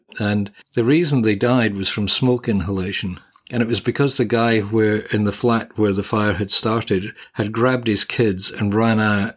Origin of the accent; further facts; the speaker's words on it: Scotland, United Kingdom; And in any case, you know, being a Scot, I think of it as Burns Night.